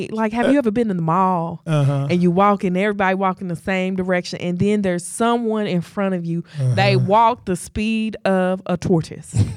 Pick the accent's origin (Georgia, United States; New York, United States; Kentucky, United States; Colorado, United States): Kentucky, United States; Paducah; accent: Paducah; Sorry, my Paducah accent came out.